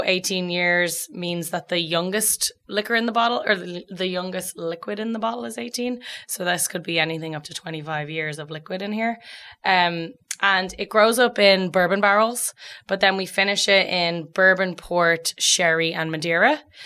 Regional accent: Ireland; accent: Irish; now in United States; try to not lose my accent. But the more that I have to drink, and especially when I'm with Irish people

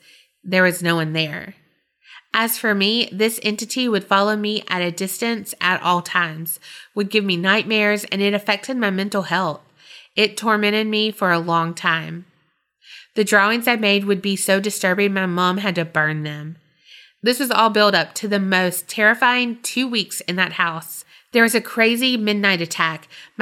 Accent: India; I'm 21 and I'm from India.

